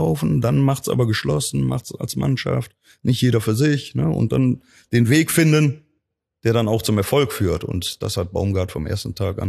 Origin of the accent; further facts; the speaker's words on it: Cologne, North Rhine-Westphalia, Germany; Ich bin eine Kölsche Junge, ich wohne hier in Köln, egal wo ich Trainer bin, ob hier Saarbrücken, Rostock, Cottbus. Also meine Heimat wird immer Köln bleiben.